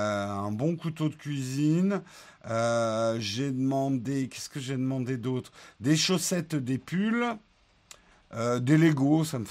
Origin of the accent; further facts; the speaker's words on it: Paris, Île-de-France, France; Ouais, on est des Parisiens, donc on brunch.